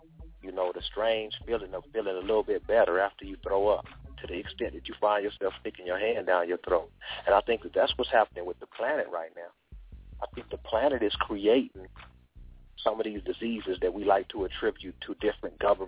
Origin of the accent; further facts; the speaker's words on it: United States; I think that growing up in the United States, a certain mindset develops.